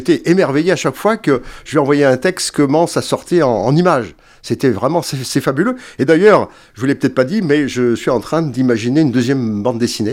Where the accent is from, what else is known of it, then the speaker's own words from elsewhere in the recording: Normandy, France; born there; je suis fils de paysan, je suis né dans l'Orne, pas loin d'ici